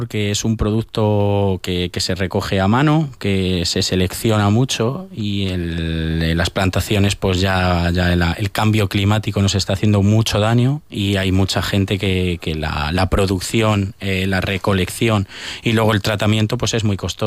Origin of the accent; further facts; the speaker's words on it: Castilla-La Mancha, Spain; Yo soy también manchego, muy manchego. Soy una parte catalana